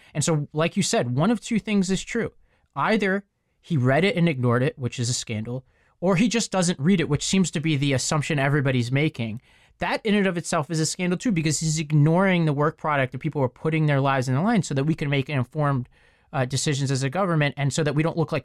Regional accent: New York, United States; for background for listeners, I come from New York. I live in New York most of the time, but I've been down south, North Carolina, Tennessee, and Virginia since March 15th.

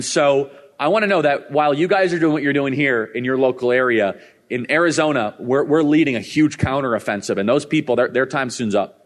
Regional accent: Scotland, United Kingdom; I'm a Scot, and we don't forget, right?

